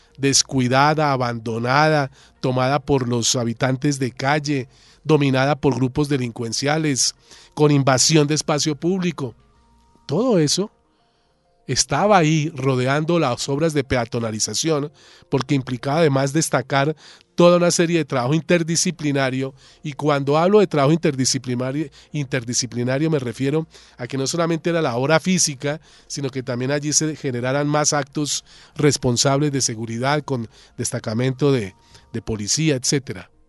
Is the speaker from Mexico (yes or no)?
no; Bogotá, Colombia; que en suma casi que somos todos los bogotanos